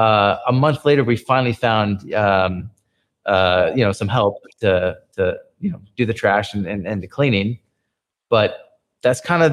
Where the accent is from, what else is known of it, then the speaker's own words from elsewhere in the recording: San Francisco, California, United States; When Uber first came to the Philippines, nobody knew who they were. I was from San Francisco.